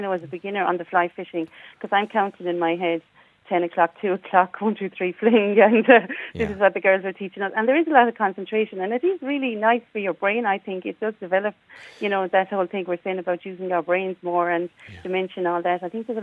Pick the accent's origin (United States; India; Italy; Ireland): Ireland; Kinvara, Connacht; Okay, I'm from Kinvara. Everybody I know is from Kinvara.